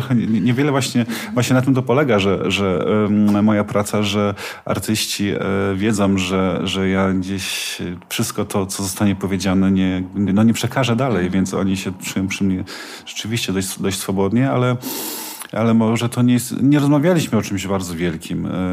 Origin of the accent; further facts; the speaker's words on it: Silesian Voivodeship, Poland; Ja mieszkam, wychowałem się na Górnym Śląsku, więc dla mnie to jest bardzo ważny region.